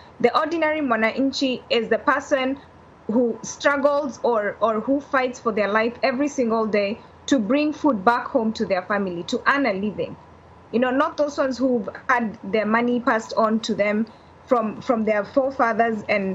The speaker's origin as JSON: {"language": "English", "country": "Kenya", "said": "Proud of being a Kenyan? Absolutely."}